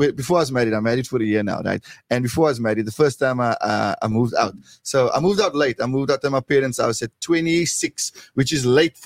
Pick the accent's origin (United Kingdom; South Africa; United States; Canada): South Africa; Cape Town, Western Cape; Yeah. Born and bred in Cape Town. Growing up, I wanted to play cricket for the Proteas.